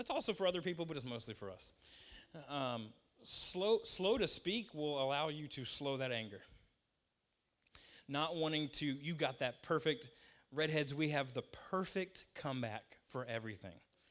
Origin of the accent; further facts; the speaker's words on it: Virginia, United States; So when we first moved here, we're from Virginia. We're not from around here. And we've been here for coming up on 10 years now.